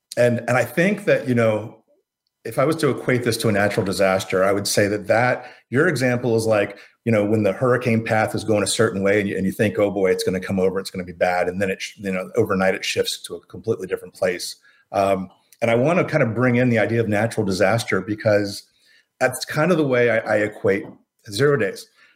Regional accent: Florida, United States; You know, I grew up in Florida. You're going to have probably at least one hurricane warning a year.

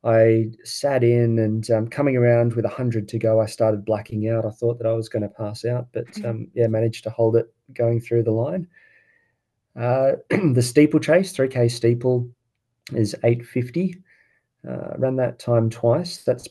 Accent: Sydney, New South Wales, Australia; moved away as an adult; I first moved up from Sydney originally. I grew up in Sydney, went to Westfield Sports High School and did athletics there, and moved up to Queensland to study podiatry.

